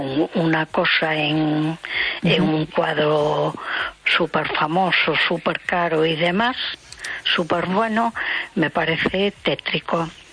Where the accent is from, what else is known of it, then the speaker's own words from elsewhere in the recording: A Coruña, Galicia, Spain; de Coruña.